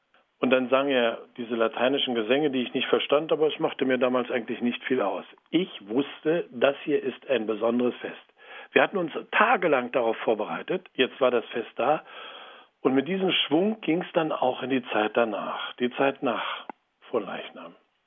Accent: Berlin, Germany; Ich bin aufgewachsen in Berlin, in der Diaspora, in einer kleinen Gemeinde. Wir hatten eine Notkirche.

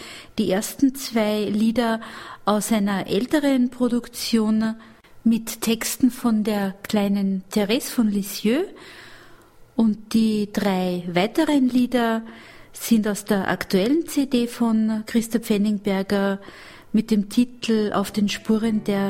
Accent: Austria; ich bin Österreicherin. Ich lebe zurzeit in unserem Haus der Gemeinschaft der Seligpreisungen in Maria Langeck in Niederösterreich.

